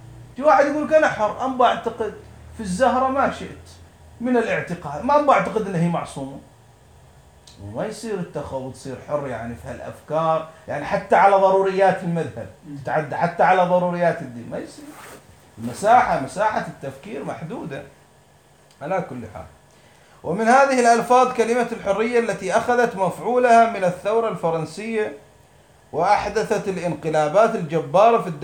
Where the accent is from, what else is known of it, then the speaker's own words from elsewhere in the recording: Qatif, Eastern Province, Saudi Arabia; وإحنا الحين تعال زينة في البلد عندنا في القطيف